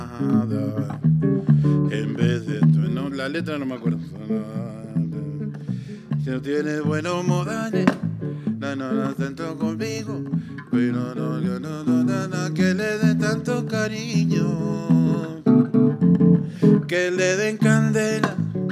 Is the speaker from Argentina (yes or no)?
no; Montevideo, Uruguay; Mi barrio donde yo me crié, en el cerro, en Montevideo, yo, por ejemplo, mi casa está en Cuba, entre Austria y China.